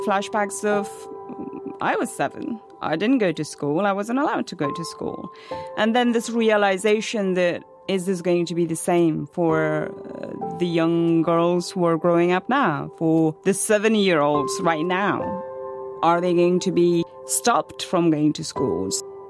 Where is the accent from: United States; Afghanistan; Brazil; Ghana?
Afghanistan; I am 32 years old. I was born in Afghanistan in 1989. I was 7 years old when I went to school, and I was told that the Taliban say girls can't come in.